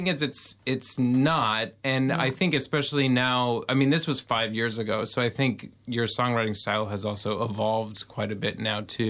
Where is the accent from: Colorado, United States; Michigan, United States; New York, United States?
Colorado, United States; I'm from Colorado, let's be honest.